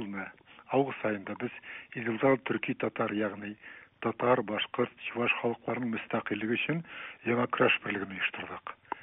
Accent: Bashkortostan, Russia; Мин үзем Башкортстаннан башкача да сөйләшә беләм.

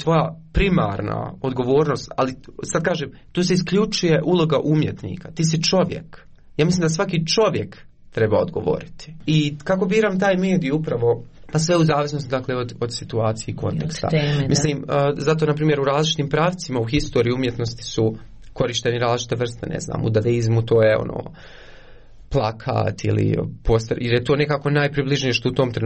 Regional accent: Konjic, Bosnia & Herzegovina; also born or lived in Eisenach, Germany; Mene kad neko pita odakle si, ja uvijek kažem iz Bosne i Hercegovine, zato što ja ne znam da se definišem.

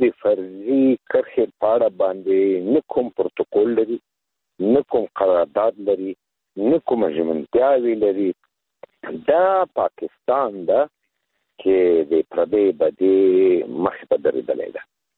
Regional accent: Afghanistan; مونږ افغانان یو،

